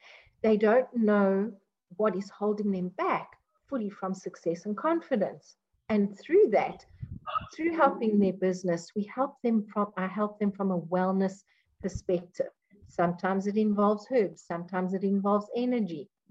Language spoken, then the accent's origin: English; South Africa; born there; No, I am South African. I am an English-speaking South African. My grandmother was Afrikaans.